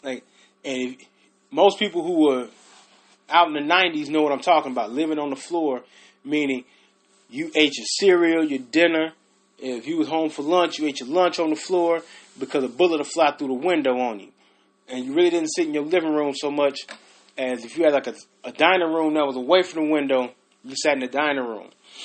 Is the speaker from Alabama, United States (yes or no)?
no; Chicago, Illinois, United States; I'm from Chicago. And I'm from the South Side, 71st and South Prairie, and 69th in Michigan.